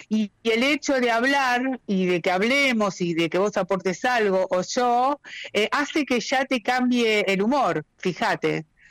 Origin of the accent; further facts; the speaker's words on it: Argentina; Yo anoté dos palabras claves que nos pasan como argentinos